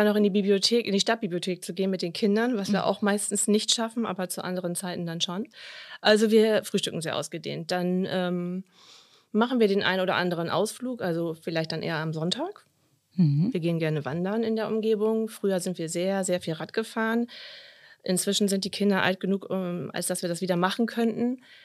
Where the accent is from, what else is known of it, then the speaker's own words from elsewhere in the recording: Lower Saxony, Germany; now in Osnabrück, Germany; Und es war mir eigentlich zu nah an meiner Heimat, im Emsland.